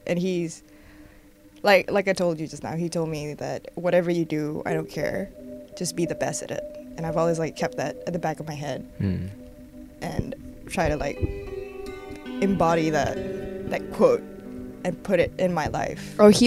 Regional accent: Malaysia; I'm a Malaysian, and there's not a lot of Malaysians there.

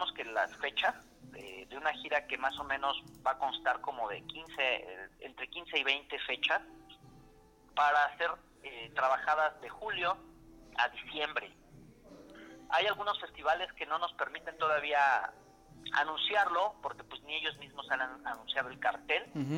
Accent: Mexico City, Mexico; Nosotros somos del norte de la Ciudad de México

